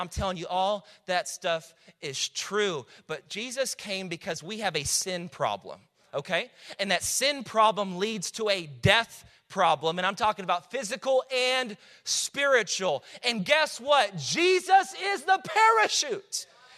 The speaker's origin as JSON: {"language": "English", "region": "Texas", "country": "United States", "said": "we're from Texas, so we say Dr. Pepper, right?"}